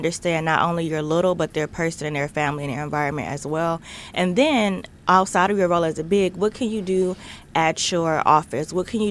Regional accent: Detroit, Michigan, United States; My perspective growing up in Detroit and my experiences are very different from African-American kids growing up here.

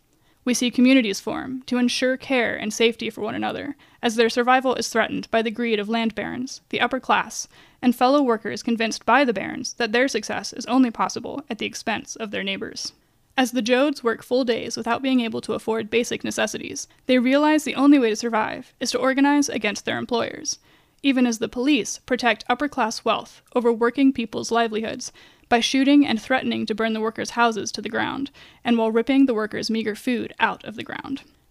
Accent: Amarillo, Texas, United States; from Amarillo, Texas

